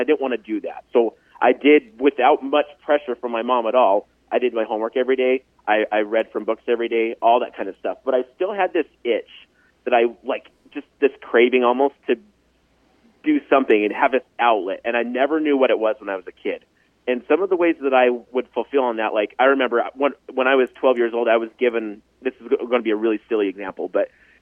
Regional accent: Utah, United States; I did not have a lot of friends in growing up in Utah as a homeschool kid.

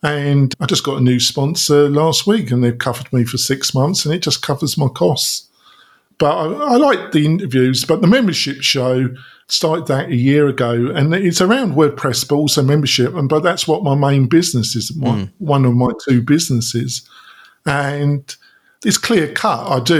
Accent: England, United Kingdom; I'm English down, but I've had some American friends say, we love you … can you brighten up?

